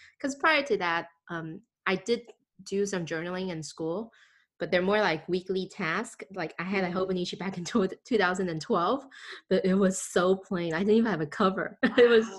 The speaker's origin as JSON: {"language": "English", "country": "Taiwan", "tie": "born or raised there", "also_born_or_lived": "Bangkok, Thailand", "said": "So I'm Taiwanese. So I grew up in Taiwan and actually in Bangkok, Thailand too. I kind of country hop because my family worked in Thailand all the way up till I graduated high school."}